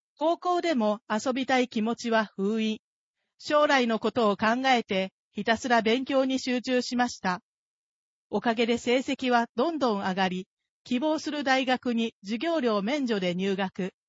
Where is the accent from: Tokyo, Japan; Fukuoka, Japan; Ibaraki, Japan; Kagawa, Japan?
Kagawa, Japan; 私は香川県で生まれ育ちました。公務員の父と母、兄、姉、私の5人家族です。若い頃に父が霊友会に入会したことで、私たちも教えにつなが